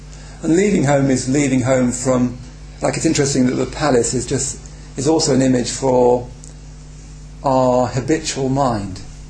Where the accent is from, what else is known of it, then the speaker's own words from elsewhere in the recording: West Midlands, United Kingdom; I come from Warwickshire, and I have a very large family